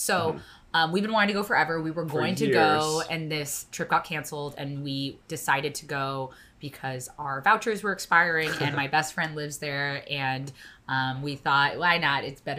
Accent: Arizona, United States; now in Hawaii, United States; I'm from Arizona, 120 degrees. We live in Hawaii, super humid in the summer.

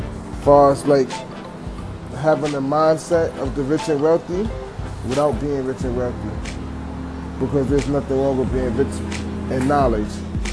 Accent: Brooklyn, New York, United States; I'm from Brooklyn, New York. I'm 24.

